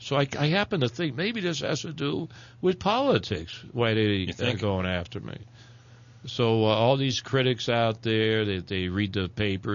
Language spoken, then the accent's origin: English; Springfield, Massachusetts, United States; I'm from Springfield